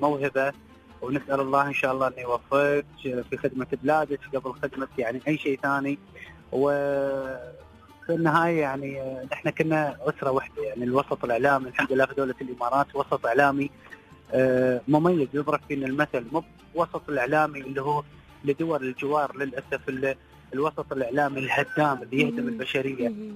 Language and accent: Arabic; Syria; طبعا أنا سوري